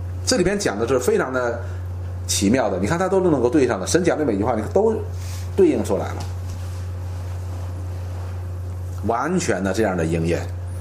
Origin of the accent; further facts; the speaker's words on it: China; 我们中国人是庆祝满月是吧？